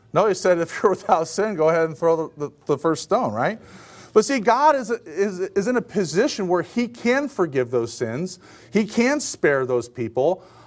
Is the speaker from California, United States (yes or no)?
no; Portland, Oregon, United States; my hometown, they, you know, had the night of rage, of course, because that's just what Portland is, right?